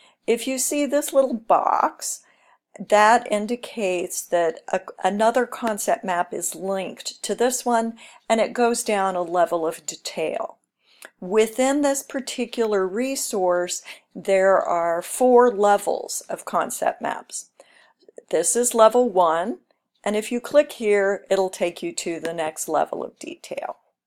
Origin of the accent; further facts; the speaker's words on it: New England, United States; Since I am from New England, I went ahead and detailed out this section.